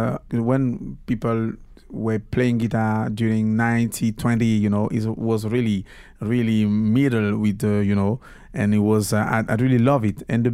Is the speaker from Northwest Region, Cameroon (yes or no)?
no; Yaoundé, Centre, Cameroon; I grew up in Cameroon, and I was between Yaoundé, the city, and the village from my grandfather. So I really feel like being just a countryman, you know.